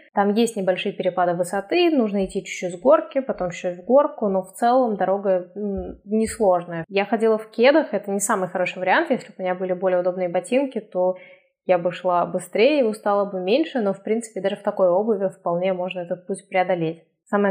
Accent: Saint Petersburg, Russia; особенно если вы из такого плоского города, как я, типа как из Санкт-Петербурга.

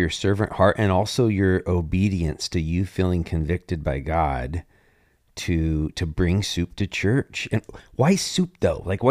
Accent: Washington, United States; We're both from Washington State, and we have similar circles because of the work that you do.

